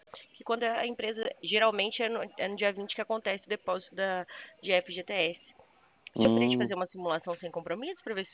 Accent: São Paulo, Brazil; Eu sou aqui do estado de São Paulo.

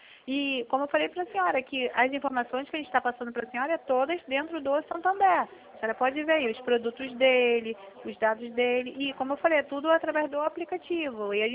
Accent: Rio de Janeiro, Brazil; Eu sou do Rio de Janeiro, do bairro Campo Grande. Eu sou do bairro Campo Grande

